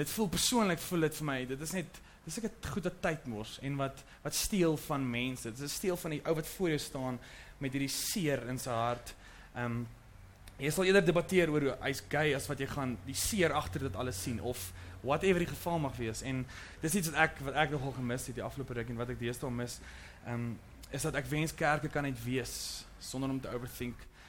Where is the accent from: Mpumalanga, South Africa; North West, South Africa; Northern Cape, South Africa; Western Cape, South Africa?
North West, South Africa; Potchefstroom; ek kom van Potchefstroom af, en dit is een baie conservatieve dorpie